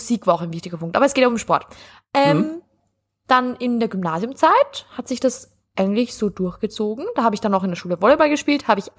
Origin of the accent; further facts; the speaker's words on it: Austria; also ich bin ja am Land aufgewachsen, 2 Stunden entfernt von Wien mit dem Zug und bin 3-mal in der Woche dafür, nur fürs Tanzen, nach Wien gependelt, nach der Schule.